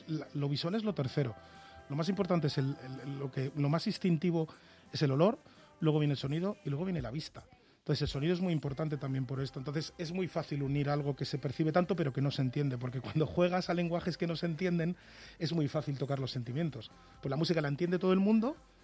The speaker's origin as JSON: {"language": "Spanish", "region": "Galicia", "country": "Spain", "said": "yo automáticamente intento transportarme a Galicia, como soy gallego además, intento transportarme allí, ver cómo era la ría en la época además donde yo veraneaba, que eran los años 80"}